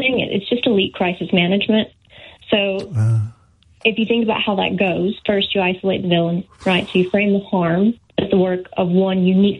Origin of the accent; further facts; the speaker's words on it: United States; now in United Kingdom; but live in the UK